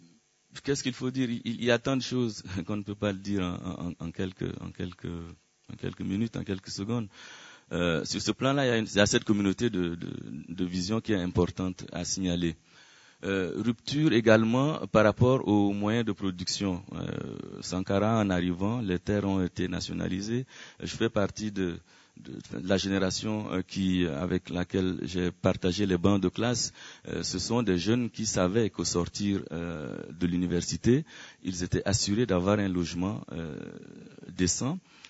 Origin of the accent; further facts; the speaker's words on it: Chad; also born or lived in Burkina Faso; Je suis tchadien